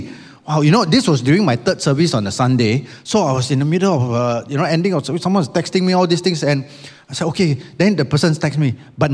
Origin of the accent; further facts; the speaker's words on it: Malaysia; now in Singapore; The last time I was here, I was actually a Malaysian. But today, I'm here as a Singaporean.